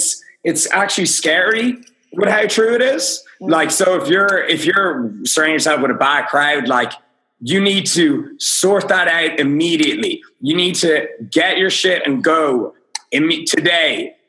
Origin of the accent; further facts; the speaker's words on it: Dublin, Leinster, Ireland; I'm Irish. I'm from Dublin. I live in Dublin.